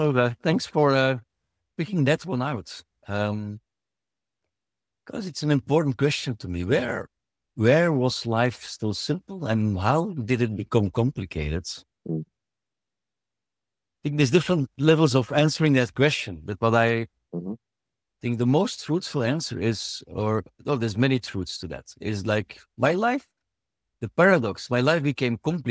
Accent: Belgium; now in Canada; I'm originally from Belgium. So … is a Belgian little Asterix and Obelix guy that only moved over to Canada now about 8 years ago.

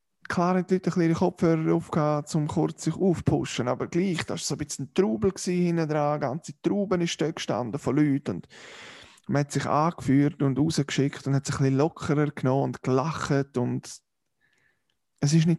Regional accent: Switzerland; als Schweizer

